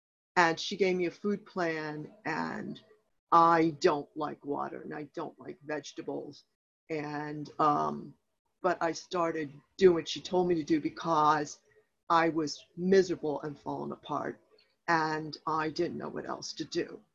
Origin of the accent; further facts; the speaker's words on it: Richmond, Virginia, United States; not enough people in my area, I'm in from Richmond, Virginia, wanted to work HAO.